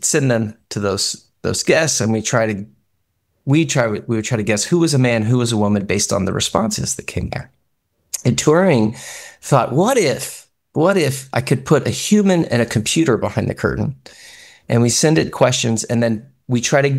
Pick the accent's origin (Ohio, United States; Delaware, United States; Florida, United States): Ohio, United States; Cincinnati; I grew up in Cincinnati, Ohio, and my civics teacher, Mr. Rieger, I remember he carried Puck Constitution and he handed us each one